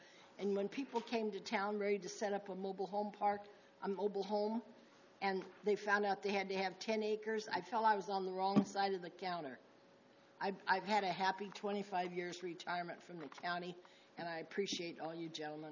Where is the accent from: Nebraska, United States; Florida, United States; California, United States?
California, United States; San Luis Obispo; And I was born in San Luis Obispo. I've lived here all my life. Higuera Street was my playground.